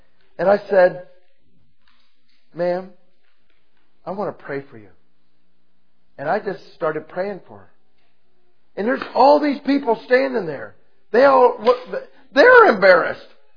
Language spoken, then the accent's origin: English; United States; they won't hurt me because I'm an American